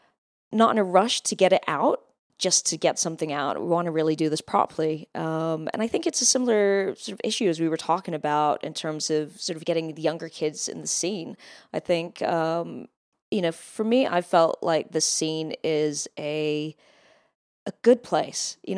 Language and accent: English; United Kingdom; And you know, I'm British, although I don't sound it.